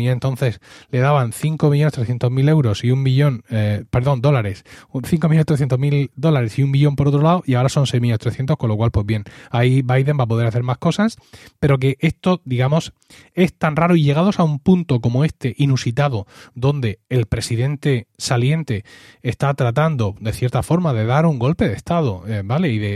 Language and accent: Spanish; Spain